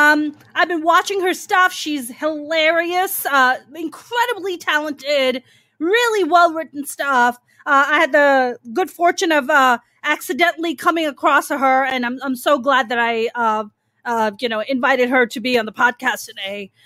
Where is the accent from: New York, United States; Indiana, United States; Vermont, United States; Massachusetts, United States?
New York, United States; New York City; now in Los Angeles, United States; because I grew up in New York City and I moved out to LA, but you grew up in LA and then you moved out to New York.